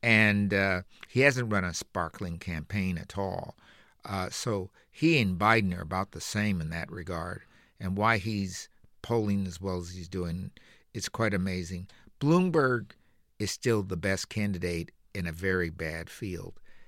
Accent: Missouri, United States; Show me. I'm from Missouri.

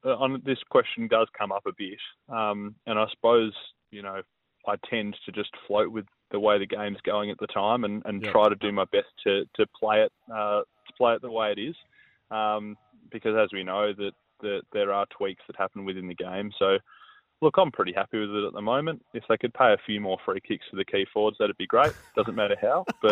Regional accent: Devonport, Tasmania, Australia; When I went to my first footy club, was Devonport Footy Club, my hometown.

